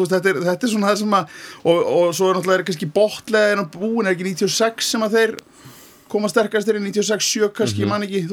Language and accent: Icelandic; Reykjavík, Capital Region, Iceland; also born or lived in South Iceland; ég kem svolítið að þessu frá báðum hotnum að því ég alveg upp í Reykjavík